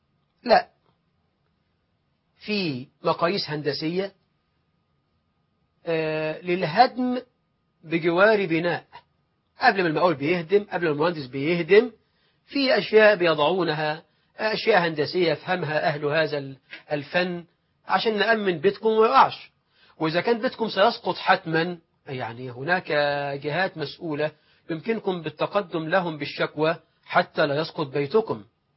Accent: Egypt; بلدنا مصر

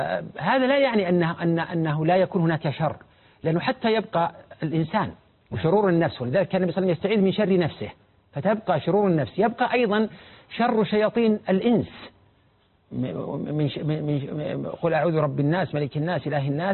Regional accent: Saudi Arabia; ما جرى في الكويت وما جرى عندنا في السعودية

